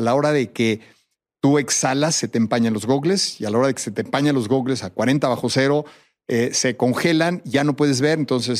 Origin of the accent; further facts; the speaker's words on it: Mexico; el chiste era ir como mexicanos a tratar de conquistar esta cumbre